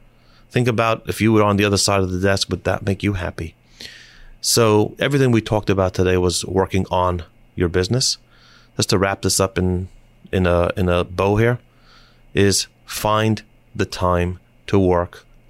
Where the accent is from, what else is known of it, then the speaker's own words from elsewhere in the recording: Brooklyn, New York, United States; And, you know, I said, I'm from Brooklyn. I don't hunt.